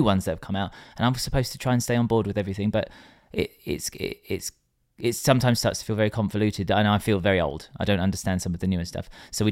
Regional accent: England, United Kingdom; We are English

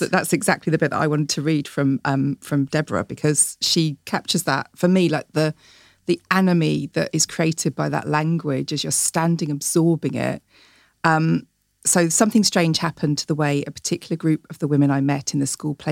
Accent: Chatham, South East England, United Kingdom; And I'm from Chatham, so I'm like the only community that's actually allowed to use the word chav.

